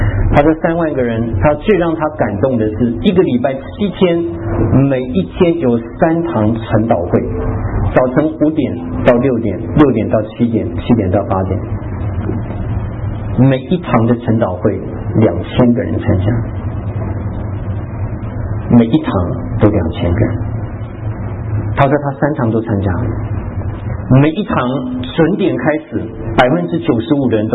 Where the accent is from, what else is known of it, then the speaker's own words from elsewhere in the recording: China; now in United States; 我们是中国人的基督徒